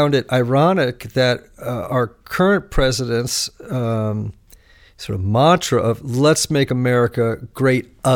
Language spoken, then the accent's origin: English; United States; I think as a Christian and as an American, it's a much healthier thing to think the best days are ahead.